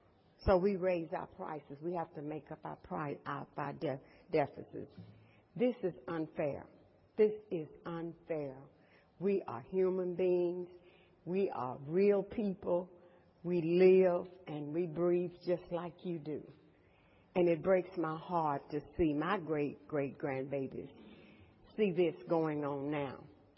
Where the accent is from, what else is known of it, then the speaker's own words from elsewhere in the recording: Dallas, Texas, United States; My sister was born there. We grew up in South Dallas. We lived in Queen City.